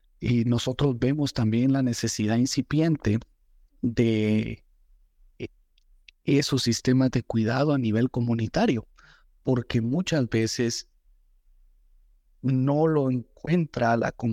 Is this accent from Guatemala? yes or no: yes; Guatemala; now in United States; Yo soy un inmigrante guatemalteco, nacido y crecido en Guatemala. Vengo a los Estados Unidos hace un poco más de 6 años